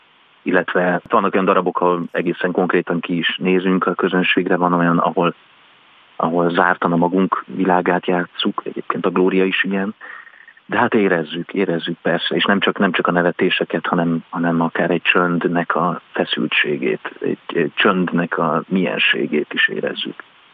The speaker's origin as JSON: {"language": "Hungarian", "region": "Budapest", "country": "Hungary", "said": "mert egyébként budapesti vagyok"}